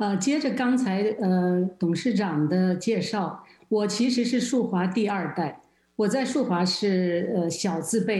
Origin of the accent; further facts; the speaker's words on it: China; 而且我是从国内出来的